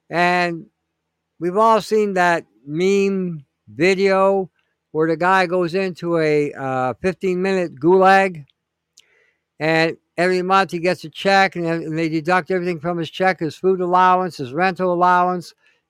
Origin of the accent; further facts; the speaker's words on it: Detroit, Michigan, United States; I grew up in Detroit growing up as a young, as a kid.